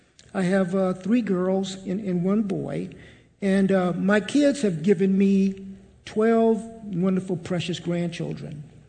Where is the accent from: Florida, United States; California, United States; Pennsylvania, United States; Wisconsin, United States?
California, United States; Santa Ana; So as Joe said, I grew up in Santa Ana. And we kind of grew up in the same area.